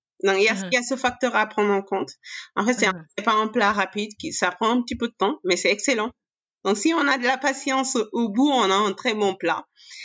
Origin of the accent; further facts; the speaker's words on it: Senegal; born there; moi, je suis née au Sénégal.